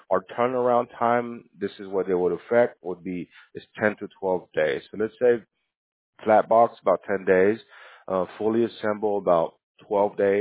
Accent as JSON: {"language": "English", "country": "El Salvador", "lives_now": "United States", "said": "I'm from El Salvador. I also got my green card, able to work in the U.S."}